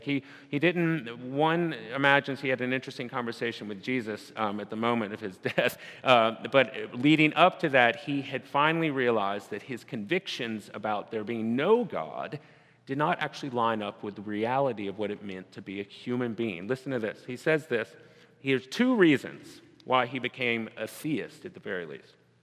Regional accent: Baton Rouge, Louisiana, United States; I grew up in Baton Rouge, as we said, as you know, and people gave up all sorts of things after Mardi Gras.

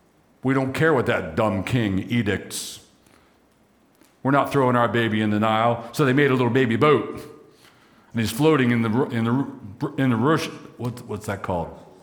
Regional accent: Gettysburg, Pennsylvania, United States; born there; I was born in Gettysburg.

